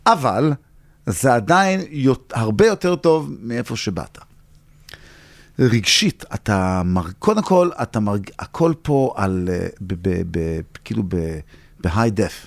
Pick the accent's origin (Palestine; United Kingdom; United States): United States; גדלתי בארצות הברית, אבא שלי צעק עליי בעברית כל החיים שלי, אז למדתי עברית, גם הייתי בבית ספר יהודי